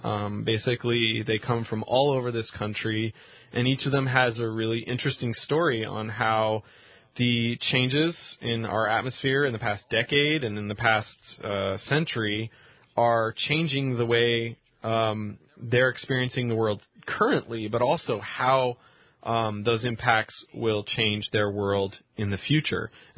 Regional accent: Seattle, Washington, United States; You know, everybody in Seattle, my hometown, is, you know, getting ready to inhale a lot of smoke.

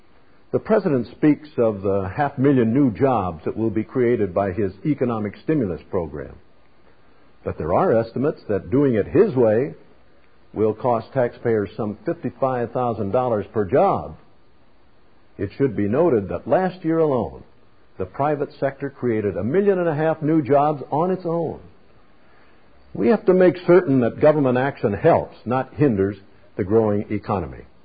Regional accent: Peoria, Illinois, United States; I'd just like to talk with you as though we were having a cup of coffee back in my hometown of Peoria.

